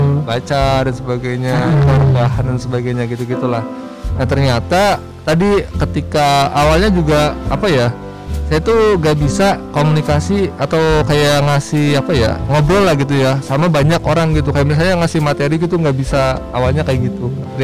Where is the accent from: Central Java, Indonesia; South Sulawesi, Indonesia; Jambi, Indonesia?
Jambi, Indonesia; Saya dari Jambi